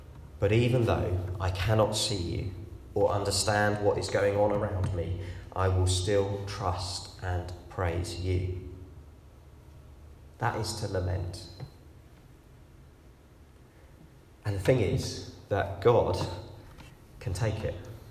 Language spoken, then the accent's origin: English; United Kingdom; You know, we're British, we don't say things out loud like that.